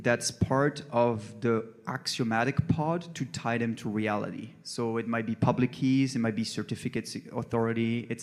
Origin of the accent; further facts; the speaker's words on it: Belgium; So as an example, so I come from Belgium.